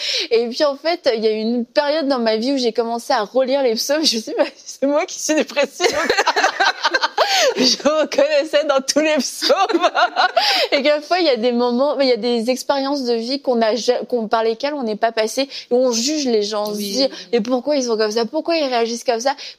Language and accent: French; Canada; Ok, vous venez d'où? Bah du Canada.